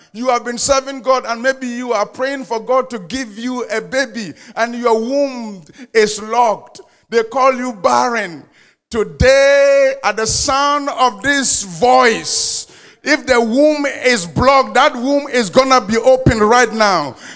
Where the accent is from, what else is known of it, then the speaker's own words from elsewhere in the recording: Ghana; Because growing up in Ghana, there is something that your father would tell you, men don't cry.